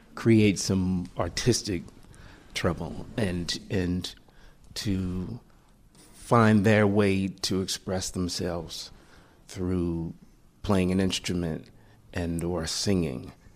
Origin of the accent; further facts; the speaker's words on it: Brooklyn, New York, United States; Felt like it was the first language I was speaking growing up in Brooklyn and just in New York